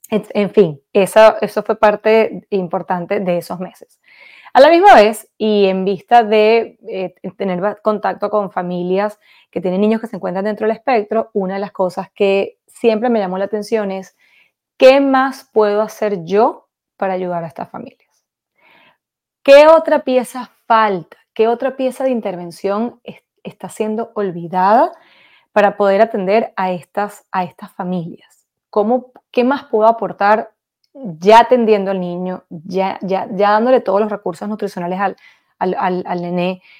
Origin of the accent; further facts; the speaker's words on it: Venezuela; estoy segura que este es el sentimiento que sentimos cualquiera de los que venimos de Venezuela, que hemos sido formados en nuestras universidades y en nuestro sistema.